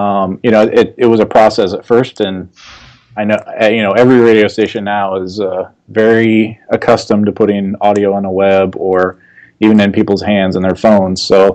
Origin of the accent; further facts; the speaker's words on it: Ohio, United States; now in Portland, United States; I'm originally from Ohio. I grew up in a small town, always played sports my whole life